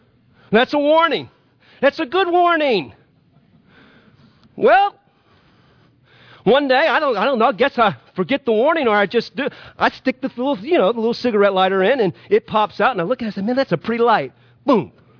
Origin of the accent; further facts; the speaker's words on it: New Orleans, Louisiana, United States; I like the idea of growing up in New Orleans that there were warnings of hurricanes.